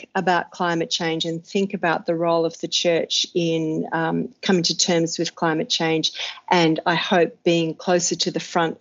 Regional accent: Australia; you can probably tell from my terrible accent that I'm Australian

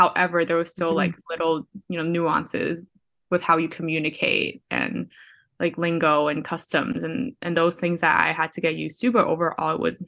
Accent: China; now in Los Angeles, United States; I was born and raised in China, but I now live in Los Angeles.

